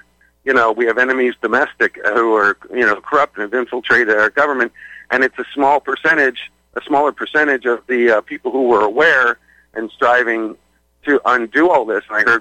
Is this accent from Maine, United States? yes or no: no; Pennsylvania, United States; But I grew up in Lower Bucks County, Pennsylvania, and I currently reside in Montgomery County, Pennsylvania.